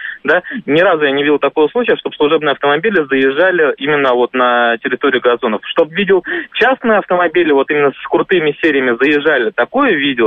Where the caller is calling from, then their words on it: Moscow Oblast, Russia; из Московской области, работаю на гражданской службе